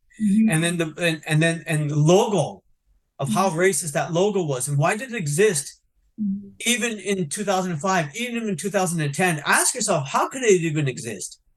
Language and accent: English; Ontario, Canada; moved away; also born or lived in Punjab; And I was born in Punjab, Punj meaning five, Jab meaning rivers. So I was born in the land of the five rivers. And what is that family story? What is that migration story? And then where did we settle? We settled in Ontario